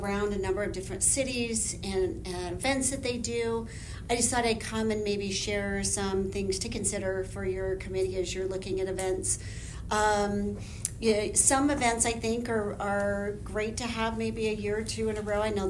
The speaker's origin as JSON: {"language": "English", "town": "Bountiful", "region": "Utah", "country": "United States", "tie": "born or raised there", "lives_now": "North Salt Lake, United States", "said": "So this is where I grew up in Bountiful, but I've raised all my kids in North Salt Lake."}